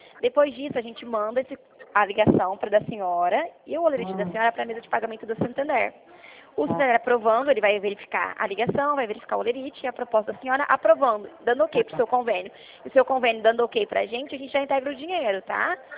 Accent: Presidente Prudente, São Paulo, Brazil; eu sou de Presidente Prudente.

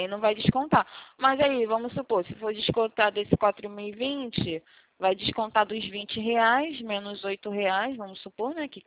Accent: Rio de Janeiro, Brazil; Sou de Cosmos.

